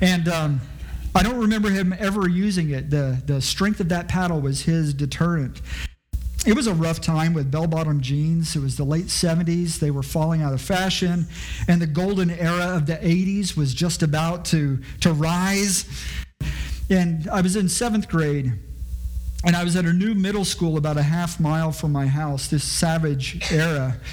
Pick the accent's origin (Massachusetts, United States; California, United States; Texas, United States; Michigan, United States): Texas, United States; Houston; And you know that I grew up in Houston, and during middle school, I grew up in this era that was a barbaric era.